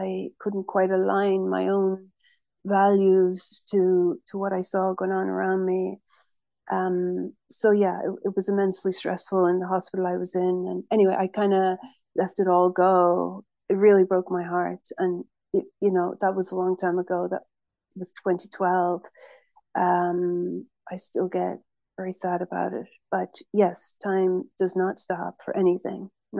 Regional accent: Cork, Munster, Ireland; also born or lived in Dublin; In 2007, I moved from Cork here in the south of Ireland, where I live now again, where I grew up.

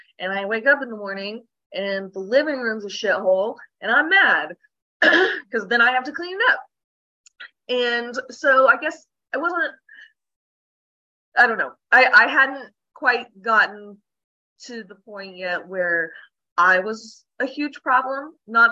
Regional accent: Oklahoma, United States; Born and raised in Oklahoma, moving finally, and I'm super pumped about it. That's neither here nor there. So I grew up in a really small town in Oklahoma. No stoplights, none of that.

